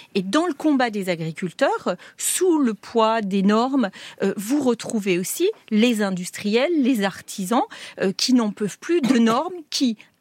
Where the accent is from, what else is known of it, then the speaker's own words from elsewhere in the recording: Grand Est, France; Moi, je suis alsacienne. Nous avons la frontière en Alsace avec l'Allemagne.